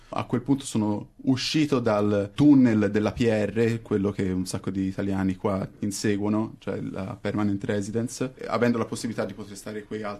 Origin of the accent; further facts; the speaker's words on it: Florence, Tuscany, Italy; also born or lived in Glasgow; now in Sydney, Australia; Ho 26 anni, sono di Firenze e non ero in Italia prima di venire in Australia, anzi ero in Scozia, ho fatto l'università lì, a Glasgow, per 4 anni.